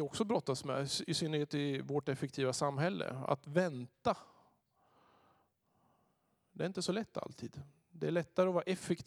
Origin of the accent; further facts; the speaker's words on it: Örebro, Örebro County, Sweden; born there; Jag är född i Örebro.